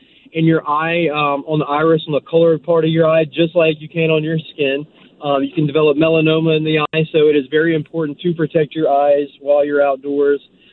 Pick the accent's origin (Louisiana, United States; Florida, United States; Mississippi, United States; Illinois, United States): Louisiana, United States; Not related. No, okay. So we're all from North Louisiana.